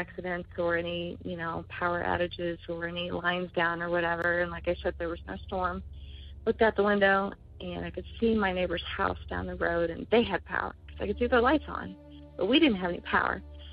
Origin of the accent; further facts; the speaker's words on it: Kokomo, Indiana, United States; I'm from Kokomo, Indiana.